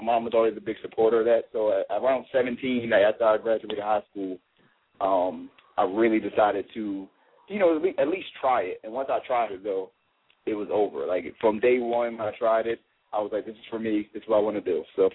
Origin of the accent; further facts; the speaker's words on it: Philadelphia, Pennsylvania, United States; I'm from West Philly.